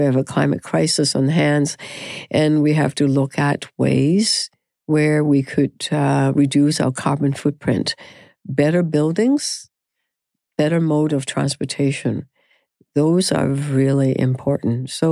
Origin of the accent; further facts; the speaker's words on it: Canada; we are so Canadian.